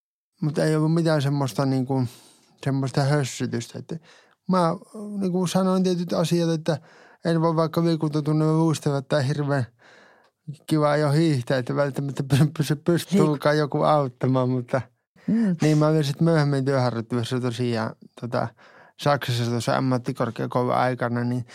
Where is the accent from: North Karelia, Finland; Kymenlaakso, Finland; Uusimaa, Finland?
North Karelia, Finland; se on Joensuun ystävyyskaupunki, kun mä olen Pohjois-Karjalasta kotoisin